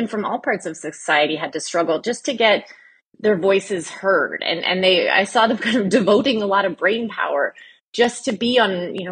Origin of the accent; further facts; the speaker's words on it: Edmonton, Alberta, Canada; now in Ottawa, Canada; But I grew up just outside of Edmonton, Alberta, which for some of the listeners who may not know is located in the west of Canada and is the northernmost city in North America with a population of over a million people.